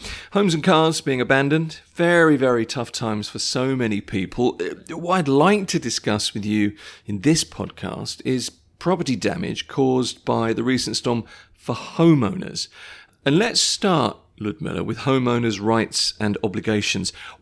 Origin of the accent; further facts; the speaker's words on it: England, United Kingdom; Seems like the only thing we're talking about at the moment, and I'm very comfortable with this as an English person, is the weather.